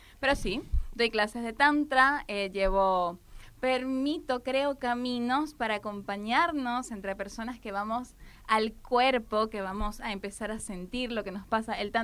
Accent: Venezuela; moved away as an adult; now in Buenos Aires, Argentina; yo soy importada. Vengo de mi tierra natal, Venezuela. Un lugar muy lindo. Y estoy en Buenos Aires desde el 2016

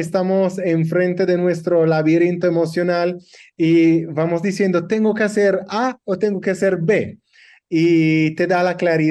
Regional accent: Italy; Spanish is a second language; Muy mal por mí, que soy italiano, pero hablando así, es italiano un poco español.

